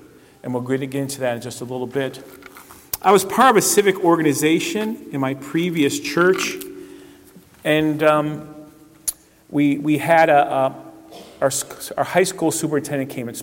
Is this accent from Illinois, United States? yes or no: no; Cleveland, Ohio, United States; I'm from Cleveland, so I can't relate to that, okay?